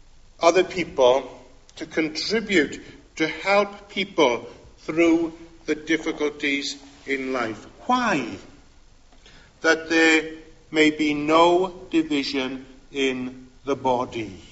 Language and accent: English; Wales, United Kingdom; Most of you know that I come from Pembrokeshire, and Milford Haven apparently is one of the deepest water channels in the world.